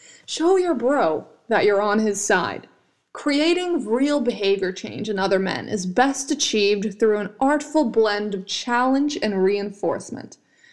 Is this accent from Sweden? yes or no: yes; Sweden; also born or lived in United States; I'm from Sweden. I haven't lived in the States since I was fucking 7 years old. So even though I am half American and all these things, most of my experiences have been within Europe, and especially have been within Sweden.